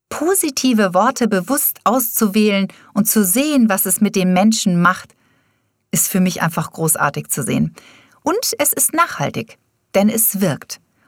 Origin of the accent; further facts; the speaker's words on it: Delmenhorst, Lower Saxony, Germany; born there; Ich bin gebürtig eigentlich aus Delmenhorst bei Bremen, bin Mutter von zwei wunderbaren Töchtern